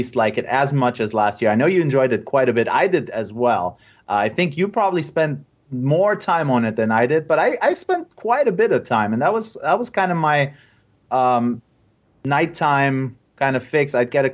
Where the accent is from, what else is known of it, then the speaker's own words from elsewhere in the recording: Dortmund, North Rhine-Westphalia, Germany; I mean, I'm from Dortmund. That's my hometown. So nice. Born and raised.